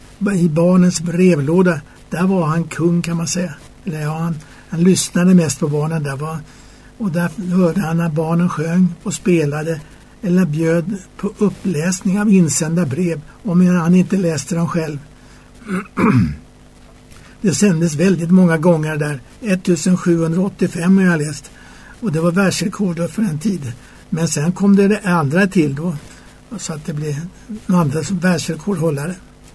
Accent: Stockholm, Stockholm County, Sweden; born there; jag inte är född i Småland. Jag är född någon annanstans, i Stockholm.

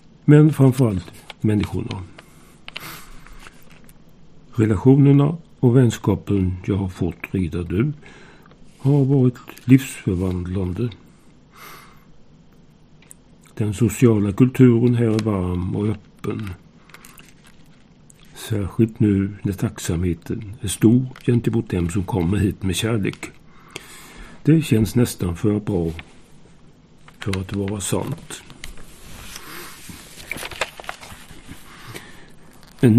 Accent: Sweden; now in Israel; Och jag fick berätta att jag kommer från Sverige. Men är du judisk? Nej, svarade jag. Jag bara älskar Israel.

